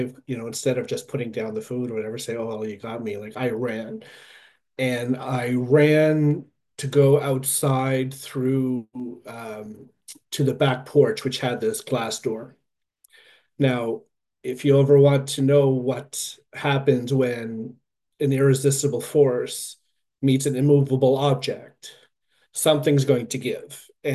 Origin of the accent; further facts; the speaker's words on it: New Brunswick, Canada; So we did come from it was a small farm, a sustenance farm. So, it wasn't that unusual, particularly growing up in New Brunswick, to have such a large family, and in particularly a French Canadian family.